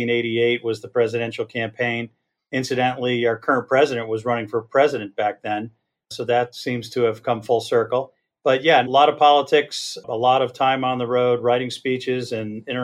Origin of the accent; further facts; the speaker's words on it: Connecticut, United States; I grew up in Connecticut and put myself through school and earned an econ degree from University of Arizona.